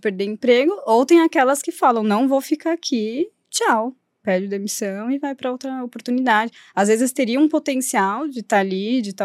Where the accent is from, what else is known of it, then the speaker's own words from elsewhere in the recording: São Paulo, Brazil; born there; eu nasci aqui em São Paulo mesmo, estudei numa escola americana.